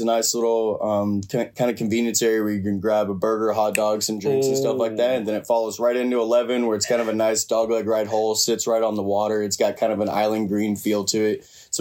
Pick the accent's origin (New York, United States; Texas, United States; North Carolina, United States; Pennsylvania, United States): Texas, United States; Plano; also born or lived in Frisco; Happy to move back here to my hometown of Plano and Frisco, and just happy to be back.